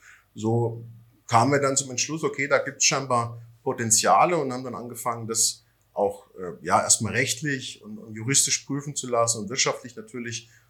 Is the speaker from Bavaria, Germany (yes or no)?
yes; Bavaria, Germany; In Franken, meine Heimat sozusagen, in der Nähe von Würzburg